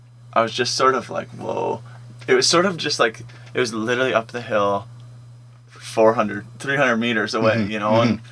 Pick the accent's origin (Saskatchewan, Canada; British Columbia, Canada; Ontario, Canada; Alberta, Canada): Ontario, Canada; Whitby; I grew up in Whitby or whatever, and I went to the Polish Hall sometimes